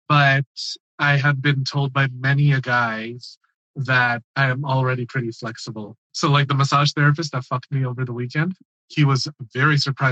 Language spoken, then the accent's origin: English; Philippines; And when it comes to being Filipino as a sex educator, I think it comes with a certain, like a double-edged sword